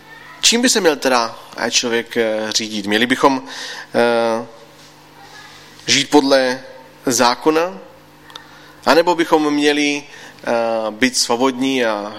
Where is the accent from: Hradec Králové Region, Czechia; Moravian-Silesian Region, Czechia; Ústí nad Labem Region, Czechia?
Moravian-Silesian Region, Czechia; Třinec; a jsem z Třince, jak už bylo řečeno, nejsem sice z Třince Lištne, ale jsem z Třince ze Sosny.